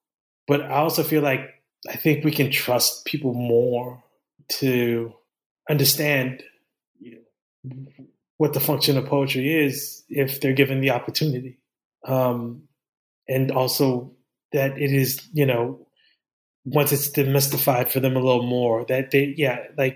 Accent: Philippines; how my existence here as a Filipino played into

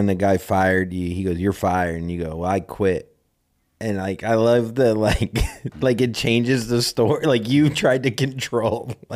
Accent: Florida, United States; I'm from Florida.

